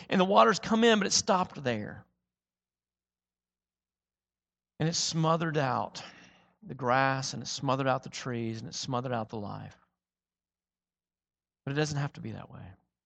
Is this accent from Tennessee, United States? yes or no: yes; Tennessee, United States; I grew up in West Tennessee. We had marshes everywhere.